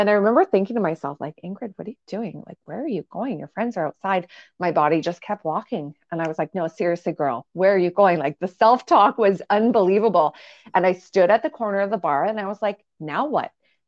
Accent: Winnipeg, Manitoba, Canada; I mean, I grew up in Winnipeg, and I've tried to leave Winnipeg a few times, but it seems to be this vortex that just keeps pulling me back.

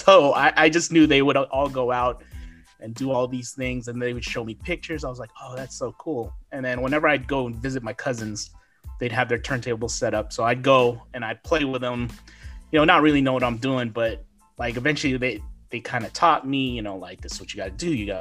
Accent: Oakland, California, United States; So like I said, I'm from the Bay Area, California. I'm originally from Oakland. Moved all around the East Bay.

